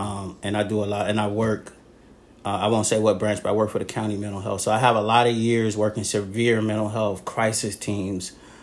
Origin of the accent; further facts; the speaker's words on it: New Jersey, United States; I'm originally from New Jersey. Just a little quick bio of me, and I've probably lived all throughout the country. Interestingly, I was raised part of my life in the projects